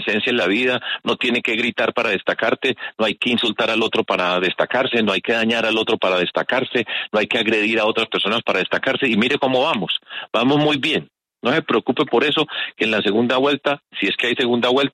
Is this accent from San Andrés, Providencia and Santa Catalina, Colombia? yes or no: no; Medellín, Antioquia, Colombia; en mi tierra, en Medellín